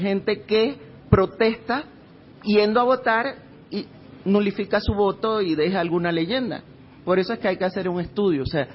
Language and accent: Spanish; Panama; yo vengo de un país donde las elecciones, el votar no es obligatorio, soy panameña